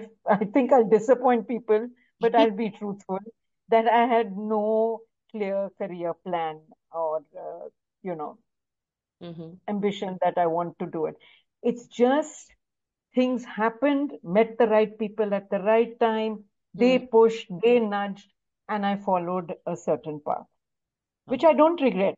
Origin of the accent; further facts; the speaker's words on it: Mumbai, Maharashtra, India; now in Delhi, India; I grew up in Bombay. I did my studies, school, college, and most of my chartered accountancy I completed in Bombay. My cost accountancy also I completed in Bombay.